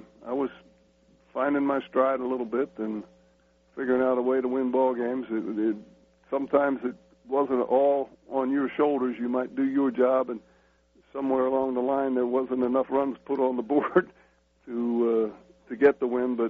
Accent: Northeast, United States; I thank my lucky stars for growing up in the Northeast on that evening because it was a cold night.

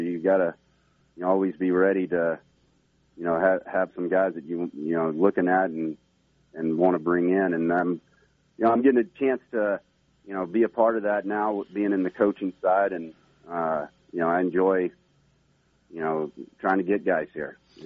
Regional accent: Texas, United States; now in Long Island, United States; I mean, I'm from Texas, so you know, you have maybe some stereotypes in New York

